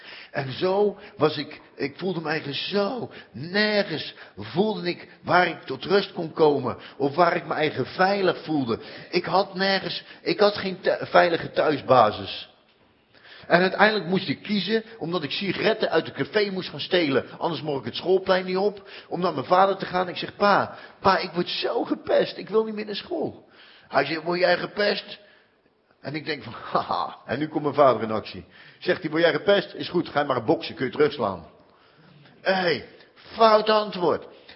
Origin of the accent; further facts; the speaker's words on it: Rotterdam, South Holland, Netherlands; accent: Rotterdam; met mijn Rotterdams accentje.